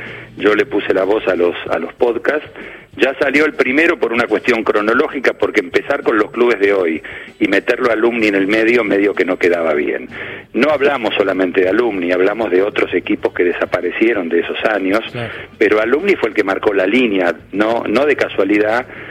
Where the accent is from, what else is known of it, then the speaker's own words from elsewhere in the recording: Buenos Aires, Argentina; ahí nació mi abuelo, mi papá nació ahí a 3 cuadras. Yo nunca viví de Rivadavia para el norte, siempre nací en Caballito, bueno, estoy en Caballito ahora de nuevo, pero hemos vivido por Boedo, por San Telmo, por Congreso, por San Cristóbal.